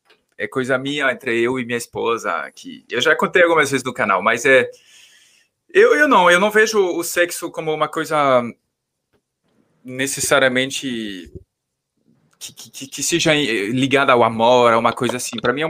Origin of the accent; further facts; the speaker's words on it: Paris, Île-de-France, France; now in Brazil; Que eu também sou de Paris.